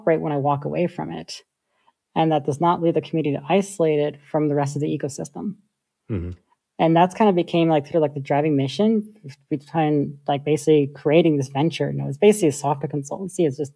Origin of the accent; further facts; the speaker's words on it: United States; I'm Sudanese. Like both of my parents are from Sudan. I was born and raised in America. We're Nubian. So from the very northern part of Sudan along the Nile.